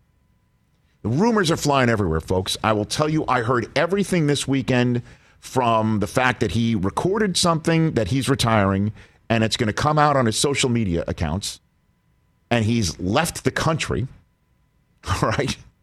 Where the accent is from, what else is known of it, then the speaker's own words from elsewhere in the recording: Ohio, United States; because I want my own day in the sun in Ohio, my home state of Ohio.